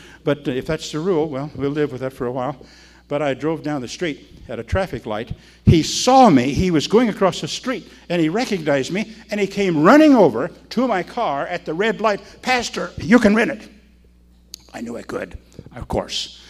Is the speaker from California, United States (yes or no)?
no; Iowa, United States; Well, I said, I'm from Iowa, but I'm over here.